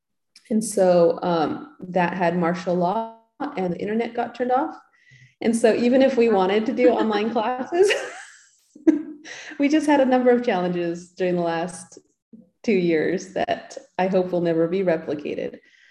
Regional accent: United States; won't do what you want them to do unless you're kind of more strict maybe than I would be used to being as an American.

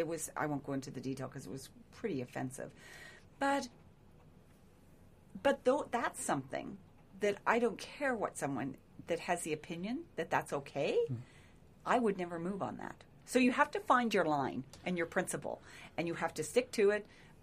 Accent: Cobourg, Ontario, Canada; And growing up in Coburg, our exposure, I think Stats Can just, they came out with the 2016 census, and 90% of our population in this riding is white Anglo-Saxon.

